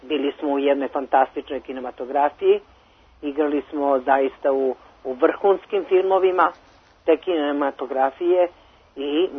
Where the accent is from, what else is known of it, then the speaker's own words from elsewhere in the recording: Belgrade, Serbia; ja sam rođena na Dorćolu i pošto sam ja odrasla između ostalog i u staroj kinoteci